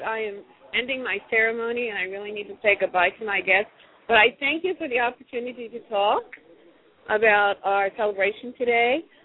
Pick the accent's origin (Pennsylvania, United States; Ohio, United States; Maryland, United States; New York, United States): Ohio, United States; Ripley; I am from Ripley, Ohio, and that's where my ancestral home is, the John Rankin house.